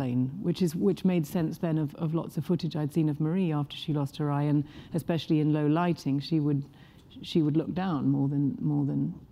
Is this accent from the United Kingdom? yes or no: yes; England, United Kingdom; because I'm younger than she was when she died, and I'm English